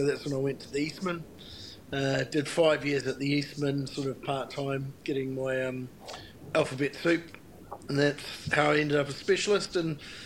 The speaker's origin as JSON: {"language": "English", "town": "Christchurch", "region": "Canterbury", "country": "New Zealand", "said": "The difference, I suppose, being a New Zealander rather than an Australian, is our weather's maybe a little bit better than the UK, but like especially where I come from, Christchurch, middle of the South Island, it's not that much different weather-wise."}